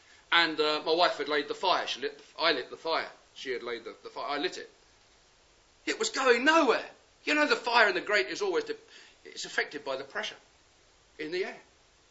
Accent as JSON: {"language": "English", "town": "Eastbourne", "region": "South East England", "country": "United Kingdom", "tie": "born or raised there", "said": "if you were to come to my hometown and stand on the seafront in the summer, just at a certain part, you'd see them playing bowls. Bless them. Some of them can hardly bend over to bowl the bowl. But there they are, all the pensioners in Eastbourne."}